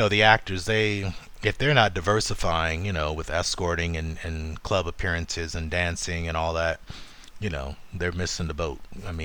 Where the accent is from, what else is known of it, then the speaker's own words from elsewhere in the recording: Ohio, United States; yeah, I'm from Ohio. I don't know nothing about that.